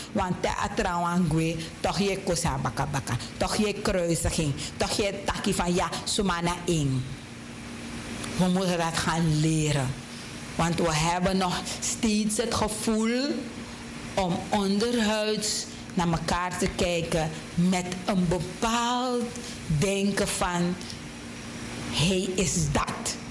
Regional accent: Suriname; Om elkaar daadwerkelijk te accepteren als Surinamers.

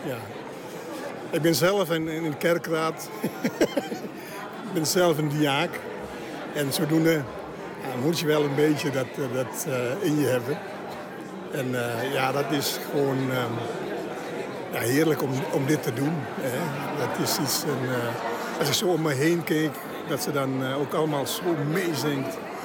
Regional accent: Winterswijk, Gelderland, Netherlands; Uit Winterswijk.

